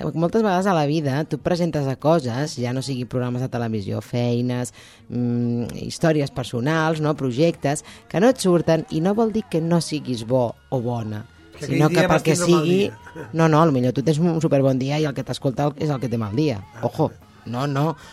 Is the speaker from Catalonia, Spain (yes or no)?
yes; Barcelona, Catalonia, Spain; Bueno, jo com soc de Barcelona considero que està aquí a prop.